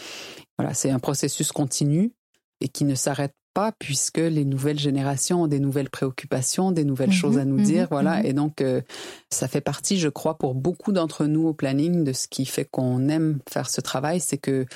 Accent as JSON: {"language": "French", "region": "Quebec", "country": "Canada", "said": "Moi, je suis québécoise, par exemple"}